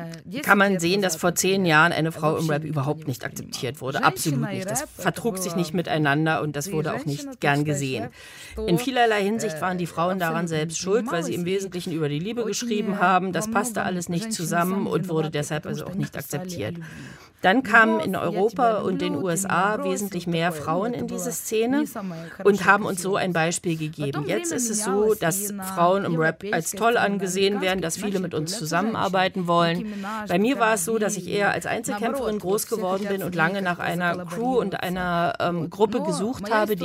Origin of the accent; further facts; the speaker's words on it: Ukraine; first language Ukrainian; German is a second language; Dahingegen ist mein Wortschatz im Ukrainischen sehr groß. Es ist schließlich meine Muttersprache, deshalb kann ich da viel mehr ausdrücken.